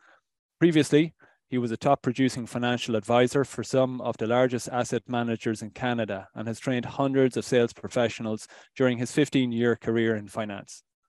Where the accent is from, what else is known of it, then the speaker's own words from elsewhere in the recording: Ireland; I'm Irish.